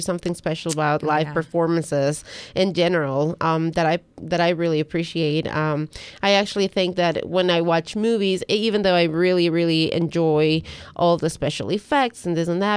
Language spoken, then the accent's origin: English; Ecuador; English is a second language; growing up in Ecuador